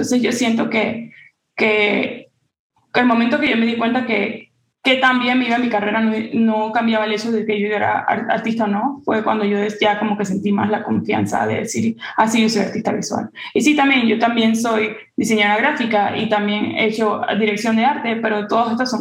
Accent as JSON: {"language": "Spanish", "country": "Panama", "tie": "born or raised there", "also_born_or_lived": "United States", "moved": "as an adult", "lives_now": "Dallas, United States", "said": "yo sentía que yo había vivido toda mi vida en Panamá y que quizás no iba a ser beneficioso para mí vivir el resto de mi vida en Panamá sin haber experimentado otro lugar. Y bueno, yo nací en Estados Unidos"}